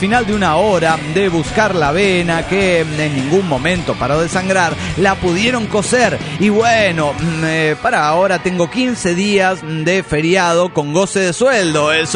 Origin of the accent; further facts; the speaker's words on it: Bolivia; now in Switzerland; una boliviana perdida en Suiza.